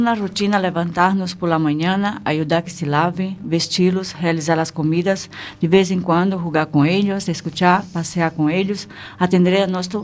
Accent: Brazil; Spanish is a second language; now in Spain; Mi primer destino cuando salí de Brasil no fue España. Yo llegué a este país desde Zurich, Suiza.

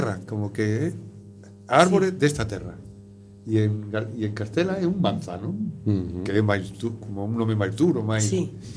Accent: Madrid, Community of Madrid, Spain; Galician is a second language; eu son de Madrid, ¿no? E vine aquí a Galicia a vivir.

